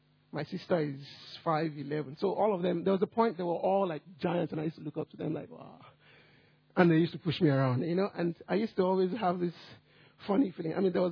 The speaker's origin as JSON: {"language": "English", "country": "Nigeria", "said": "I'm short, I'm fat, I'm even Nigerian"}